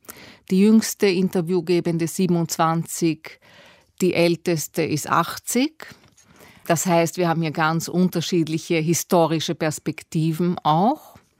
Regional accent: Vienna, Austria; born there; Ich bin 1960 in Wien zur Welt gekommen. Beide meine Eltern sind Holocaust-Überlebende.

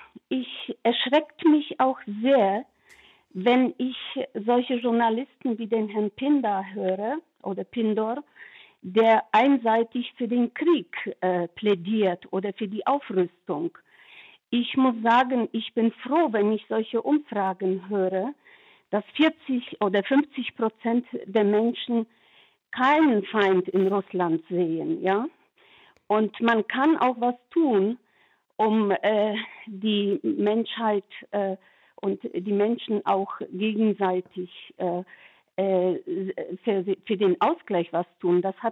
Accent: Poland; now in Hesse, Germany; ich bin in Polen aufgewachsen, geboren und aufgewachsen und bin in den 70er Jahren in die Bundesrepublik gekommen.

